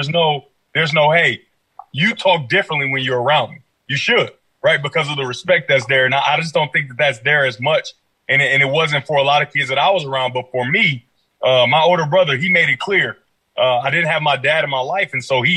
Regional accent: Detroit, Michigan, United States; I don't know where everybody else is from that was in my class, but I'm from Detroit, right? And so it's a ton of distractions on every level.

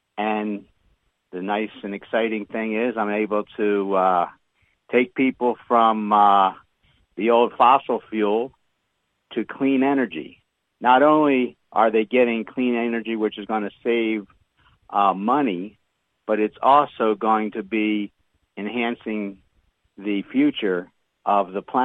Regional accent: East Coast, United States; I mean, you know, I come from the East Coast, okay? We talk like it is. I've been out here in the Midwest since 1976 when I got

